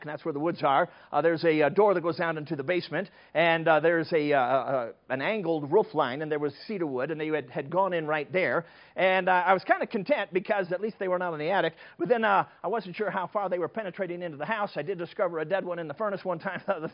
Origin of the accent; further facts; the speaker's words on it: Chicago, Illinois, United States; Now, I'm a city kid. I grew up in Chicago, as I told you, so I've never been a hunter, but I became one.